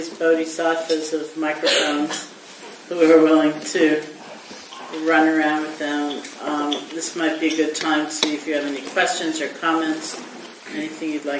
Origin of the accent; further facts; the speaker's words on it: New York, United States; as I've described myself, I'm like a New Yorker, right?